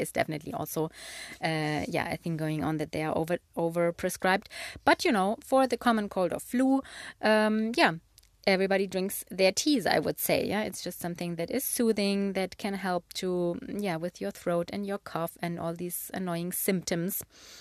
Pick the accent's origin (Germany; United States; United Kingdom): Germany; moved away; So I'm from Germany. I don't even know if I have ever mentioned this here on the podcast. I mean, I don't live in Germany since many, many years, but I have been brought up there and I was born there and grew up there.